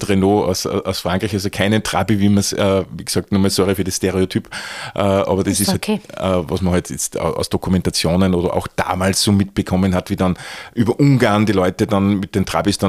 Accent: Neumarkt im Hausruckkreis, Upper Austria, Austria; Ich bin in Österreich aufgewachsen, ja. In Neumarkt Kallham.

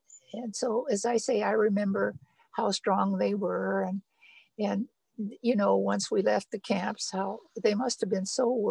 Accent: Sacramento, California, United States; born there; And I was born in Sacramento, and we lived on a place called X Street. I grew up in Sacramento. No, I didn't grow up in Sacramento, but I was born there, and we were there until the war started.

